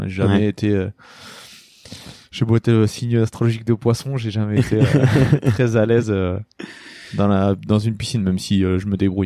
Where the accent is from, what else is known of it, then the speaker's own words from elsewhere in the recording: Lamballe, Brittany, France; Donc, moi, je suis de Lamballe. J'habitais dans une commune à côté, à 4 km.